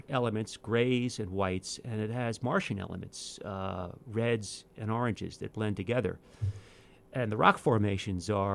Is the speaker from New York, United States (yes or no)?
yes; New York, United States; Now I'm a native New Yorker, and I grew up in Rockland County in the southern tier of New York.